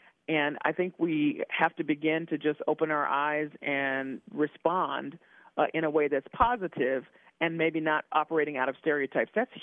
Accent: Memphis, Tennessee, United States; Well, first of all, I grew up in Memphis, Tennessee. And I was there as a, you know, preteen adolescent when Martin Luther King was killed.

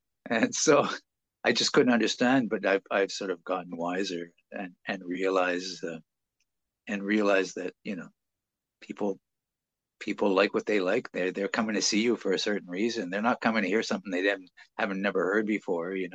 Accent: Montreal, Quebec, Canada; growing up in Montreal was an interesting place to grow up. It's a slice of Europe in the middle of North America, and like all the signage is in French. That everybody speaks French, so that's how I grew up.

